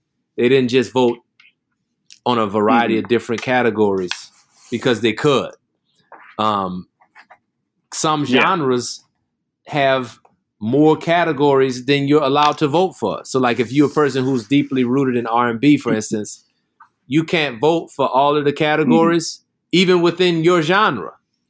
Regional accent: New Orleans, Louisiana, United States; one day she was playing a rhythm that sounded like something that we played when I grew up in New Orleans.

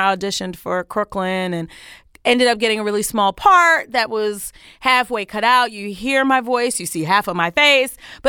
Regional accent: Brooklyn, New York, United States; Yeah, I grew up on Crown Street between Troy and Albany for all my Brooklynites.

